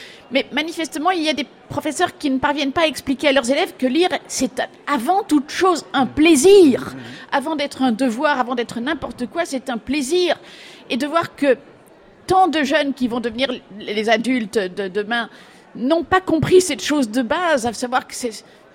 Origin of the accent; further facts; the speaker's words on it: Belgium; Vous savez que je viens de Belgique.